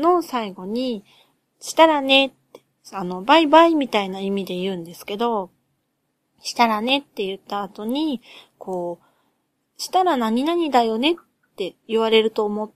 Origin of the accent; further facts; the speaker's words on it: Sendai, Miyagi, Japan; 私は仙台なんですけど、仙台はこんな感じですね。